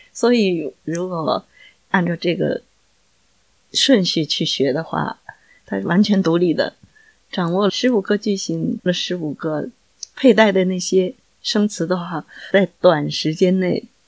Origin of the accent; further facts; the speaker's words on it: Tianjin, China; 我第一次听到日本人讲的日语是在中国我的故乡天津啊